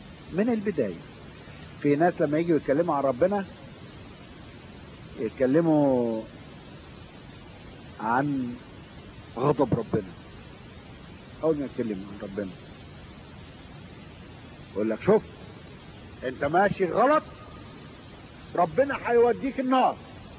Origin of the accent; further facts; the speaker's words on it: Egypt; في عندنا في مصر يعني حاجة بيخوفوا بيها العيال